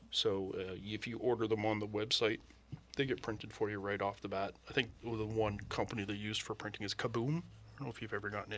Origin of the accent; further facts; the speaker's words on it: Ontario, Canada; We're from Ontario, so you know, we're supposed to be like a little egocentric.